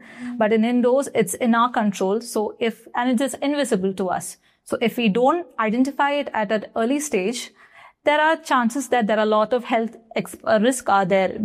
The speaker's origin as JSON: {"language": "English", "region": "Kerala", "country": "India", "second_language": "English", "said": "I come from Kerala, which is located in the southern part of India."}